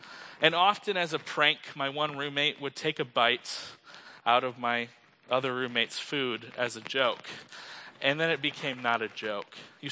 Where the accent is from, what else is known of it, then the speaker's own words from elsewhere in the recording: Michigan, United States; now in Illinois, United States; such a warm welcome to Illinois, as I'm from Michigan, which I do love dearly.